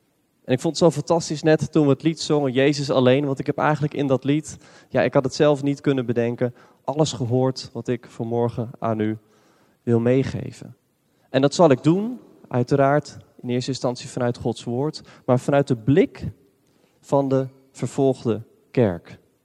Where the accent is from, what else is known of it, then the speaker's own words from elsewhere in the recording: Lelystad, Flevoland, Netherlands; Ik kom uit Lelystad.